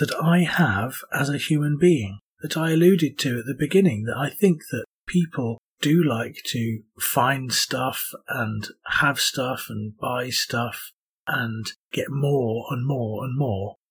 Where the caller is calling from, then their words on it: York, Yorkshire and the Humber, United Kingdom; I'm speaking from York in the UK.